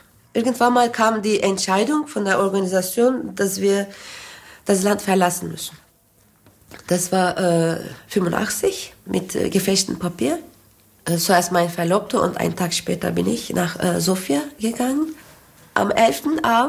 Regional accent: western Anatolia, Turkey; Meine Heimatstadt ist in Westanatolien, also so ziemlich fortschrittliche Gegend in der Türkei. Und ich komme auch aus einer politischen Familie.

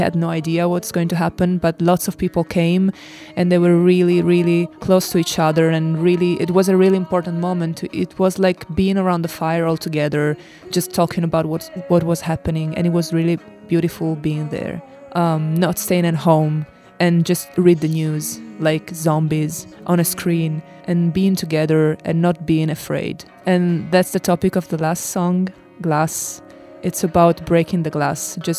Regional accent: Piedmont, Italy; we were totally unsatisfied and sad and depressed in Italy because we are from Piemonte in the northwest.

